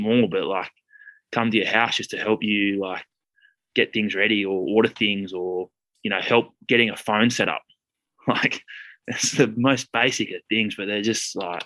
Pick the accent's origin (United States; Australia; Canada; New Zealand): Australia; Canberra, Australian Capital Territory; Like, I'm from Canberra originally in Australia. So it's a bit of a, like, it's a bigger, like, way bigger country town, but it's sort of the same sort of atmosphere.